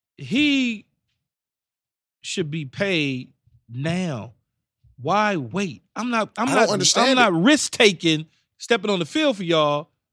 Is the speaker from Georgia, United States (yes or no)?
no; California, United States; So, Keyshawn, T.J., Houshmandzadeh, and I grew up in Southern California, mm-hmm. as you know.